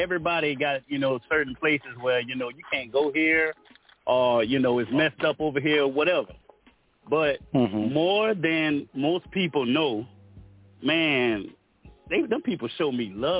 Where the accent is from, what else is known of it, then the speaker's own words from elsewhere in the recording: Louisiana, United States; I do music. I rap. I'm from Louisiana.